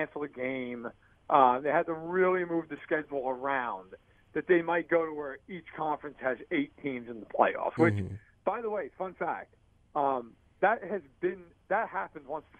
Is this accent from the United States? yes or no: yes; New York, United States; everyone who I'm sure hears me speak knows I'm from New York